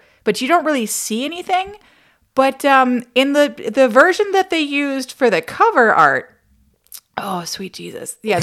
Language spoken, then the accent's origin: English; Canada; But like as a Canadian, it's like, bing, it's like a thing.